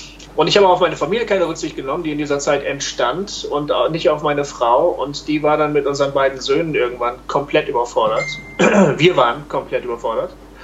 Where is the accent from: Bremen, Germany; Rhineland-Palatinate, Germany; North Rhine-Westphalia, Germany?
Bremen, Germany; ja, ich komme aus Bremen übrigens.